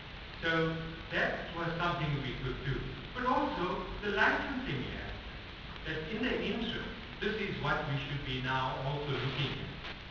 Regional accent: Limpopo, South Africa; I come from the Limpopo province

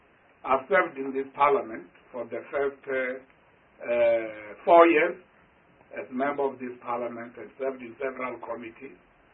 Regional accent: Limpopo, South Africa; I come from Limpopo province, as I've said

